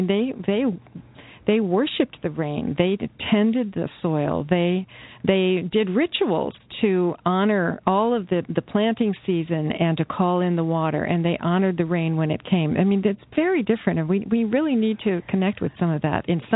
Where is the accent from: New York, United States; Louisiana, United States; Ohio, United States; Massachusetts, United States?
Ohio, United States; my mother made me actually very conscious of water when I grew up in Ohio, because we had a well